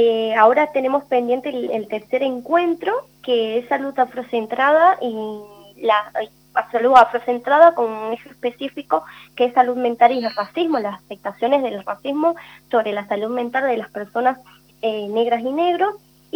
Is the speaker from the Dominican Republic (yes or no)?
yes; Dominican Republic; en mi caso, porque soy de República Dominicana, y le doy una situación geográfica